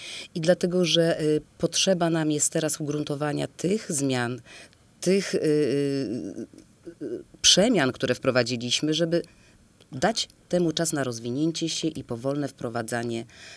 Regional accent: Stargard, West Pomeranian Voivodeship, Poland; Dlatego, że jestem stąd. Tutaj się urodziłam, tutaj stawiałam pierwsze kroki, tutaj się uczyłam. Tutaj też wyszłam za mąż, wychowałam dwójkę dzieci. Jestem, jak już powiedziałam, stąd

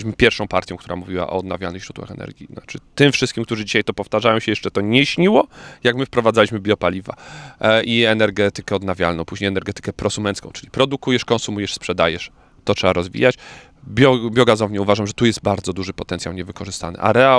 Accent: Lesser Poland, Poland; w moich rodzinnych stronach w Małopolsce, w moim okręgu wyborczym są gminy, w których nie ma lekarza rodzinnego

